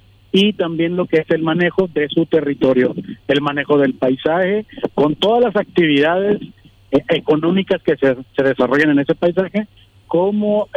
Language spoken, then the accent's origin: Spanish; Mexico; Y sí, sí andamos bigotones, de sombrero, y botudos, como buen mexicano.